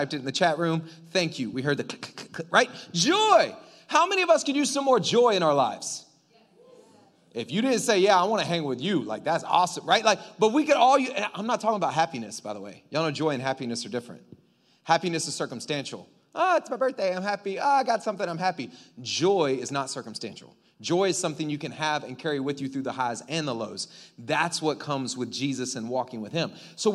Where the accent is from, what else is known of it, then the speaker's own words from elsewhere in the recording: Florida, United States; I'm from Florida.